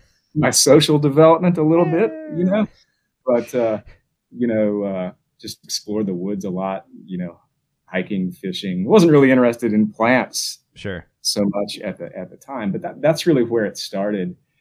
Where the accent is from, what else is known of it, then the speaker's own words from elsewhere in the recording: Florida, United States; I was always kind of a nature kid. You know, I grew up in the Florida panhandle.